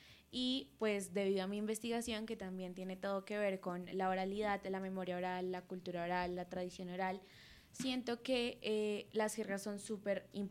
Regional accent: Colombia; la preservación de nuestras tradiciones como colombianos.

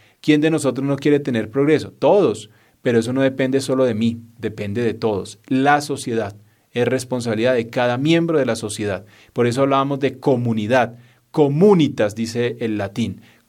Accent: Colombia; Esa es la gran responsabilidad que tenemos nosotros hoy como colombianos, dar ese primer paso para construir esa nueva patria.

